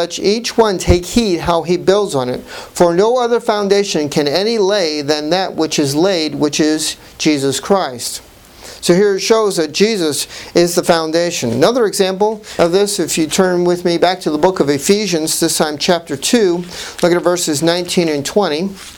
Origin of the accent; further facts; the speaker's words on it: Ohio, United States; Since I'm from Ohio